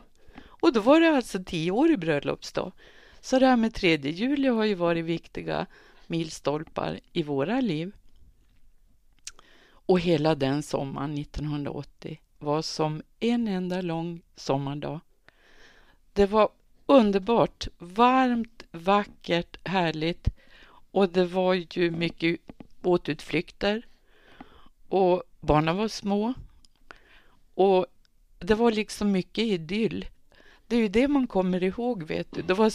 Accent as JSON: {"language": "Swedish", "town": "Kiruna", "region": "Norrbotten County", "country": "Sweden", "tie": "born or raised there", "said": "Även för oss barn som växte upp 14 mil norr om polcirkeln. För jag är ju från Kiruna."}